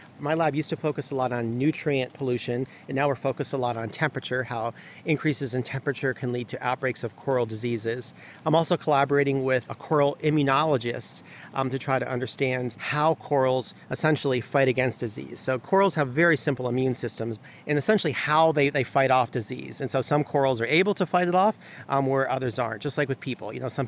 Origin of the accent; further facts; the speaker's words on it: Florida, United States; I grew up in South Florida, and in the 70s and early 80s, you could snorkel over a coral reef